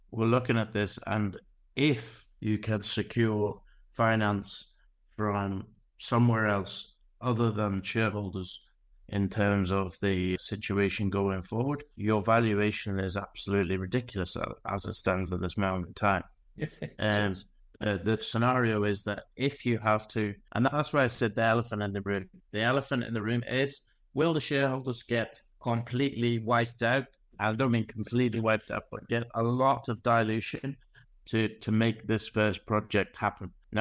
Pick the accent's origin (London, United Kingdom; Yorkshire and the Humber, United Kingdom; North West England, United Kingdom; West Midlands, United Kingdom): North West England, United Kingdom; Liverpool; why are you in just off my hometown in Liverpool doing gas in the UK?